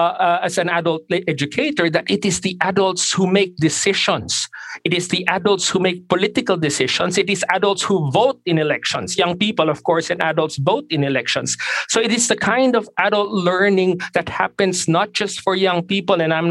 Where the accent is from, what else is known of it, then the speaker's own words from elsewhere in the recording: Philippines; English is a second language; moved away as an adult; now in Australia; as a migrant here in Australia who was embraced as a Filipino who came here as a student more than 20 years ago.